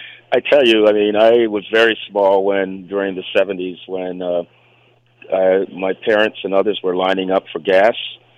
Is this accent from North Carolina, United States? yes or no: no; Brooklyn, New York, United States; Yes, I'm from Brooklyn, but today I am just within blocks of 1600 Pennsylvania Avenue.